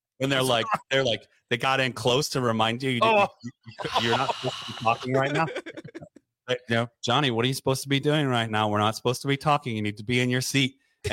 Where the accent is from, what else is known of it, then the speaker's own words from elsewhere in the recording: Detroit, Michigan, United States; growing up in Detroit by so many factories and so many.